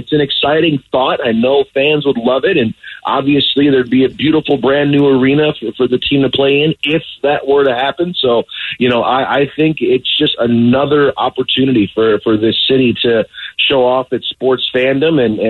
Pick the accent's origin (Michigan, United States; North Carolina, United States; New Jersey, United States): Michigan, United States; Detroit; And growing up in Detroit, I was born I was born in 89, so I don't remember the Pistons championships of those years